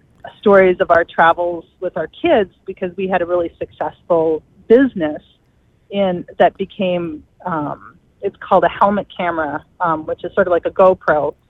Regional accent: Two Harbors, Minnesota, United States; Yeah, I grew up in Two Harbors. So I went to high school here, and then I left after 11th grade

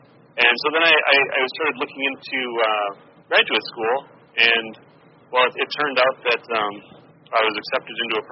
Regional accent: Bloomington, Minnesota, United States; I grew up in Bloomington, Minnesota.

